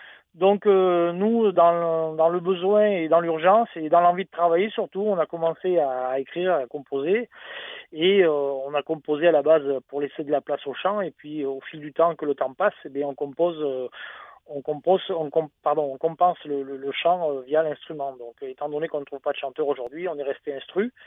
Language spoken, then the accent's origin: French; Albi, Occitanie, France; Essentiellement de Tarnet, puisque le guitariste, moi-même et le clavier, nous sommes d'Albi et aux alentours